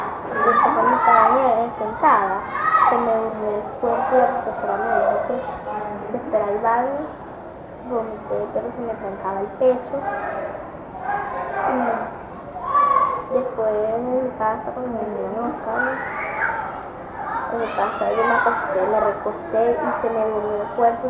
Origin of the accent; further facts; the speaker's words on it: Caracas, Capital District, Venezuela; born there; also born or lived in Barcelona; Sí, yo nací en Caracas.